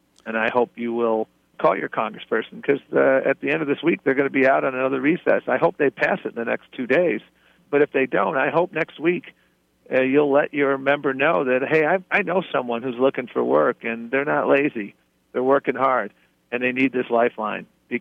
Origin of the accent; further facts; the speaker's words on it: Buffalo, New York, United States; I grew up in Buffalo, New York, and it is the city of good neighbors where we help each other.